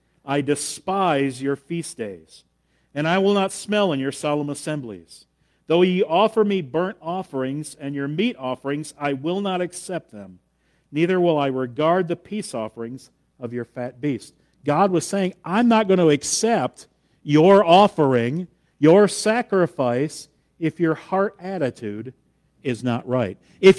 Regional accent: Michigan, United States; Because he's from Michigan and I'm from Michigan.

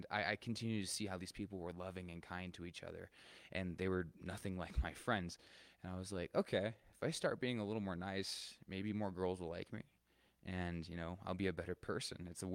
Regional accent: Julian, California, United States; also born or lived in Escondido; So I was born in San Diego, Escondido, California. I was raised here in Julian.

